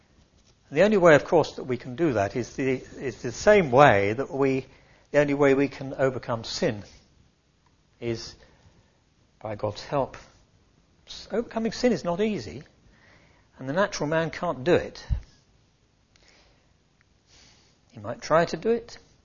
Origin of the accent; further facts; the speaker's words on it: United Kingdom; Because we're good British people, tend to be a bit reserved in expressing our feelings one to the other